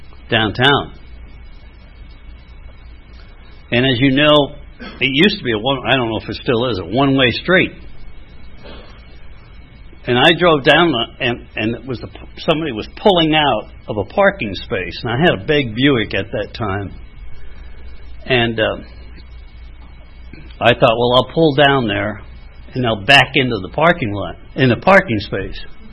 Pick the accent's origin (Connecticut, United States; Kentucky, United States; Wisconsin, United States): Wisconsin, United States; moved away as an adult; now in Atlanta, United States; I met Bill in 1971 when I moved here to Atlanta from Wisconsin.